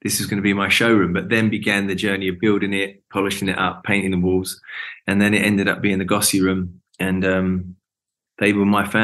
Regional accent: London, United Kingdom; born there; I was born in Southeast London

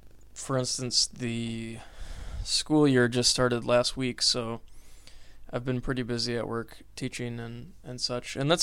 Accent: Wisconsin, United States; know, like Milwaukee, basically, in Wisconsin, or Chicago. So Chicago's like a 3-hour drive away from my hometown.

